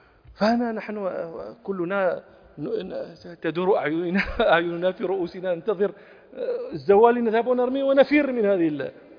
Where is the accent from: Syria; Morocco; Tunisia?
Morocco; كنا في مخيم لنا نحن المغاربة